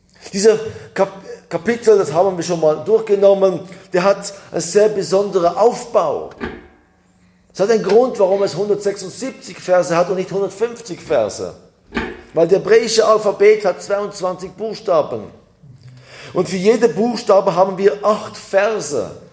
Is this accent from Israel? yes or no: yes; Israel; ich bin ja in Israel aufgewachsen